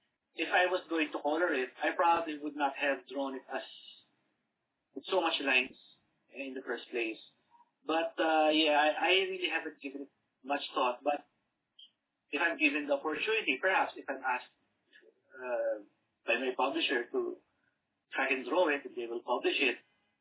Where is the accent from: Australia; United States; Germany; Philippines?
Philippines; I don't have to wave a flag and say, I'm a Filipino, like that.